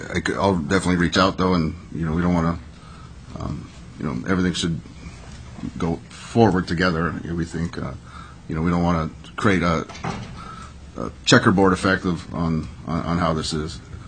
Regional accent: Ketchikan, Alaska, United States; I'm from Ketchikan. I live downtown in Ketchikan, and there's a big radio tower right down there.

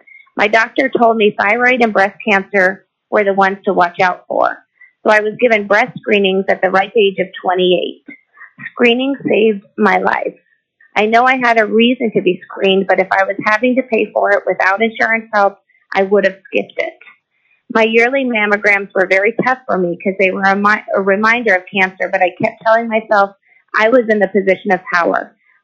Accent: Fairbanks, Alaska, United States; I'm a third-generation Alaskan, born and raised in Fairbanks, Alaska

